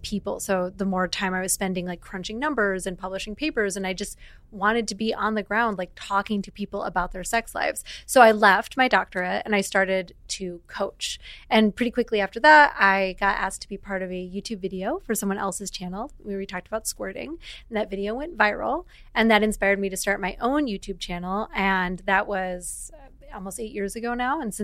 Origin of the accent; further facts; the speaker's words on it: Midwest, United States; but I grew up in the Midwest.